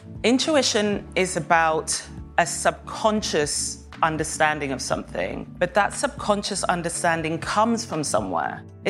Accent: Kenya; born there; also born or lived in Saint Kitts and Nevis; I was born in Kenya, in a very rural, specific part of Kenya, to a mother who wasn't Kenyan and everyone else was.

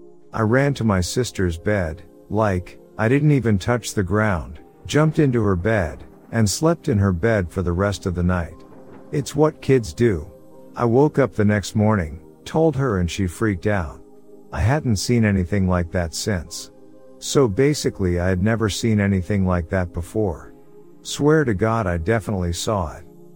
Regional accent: Australia; I'm from Australia. I'm 22 years old.

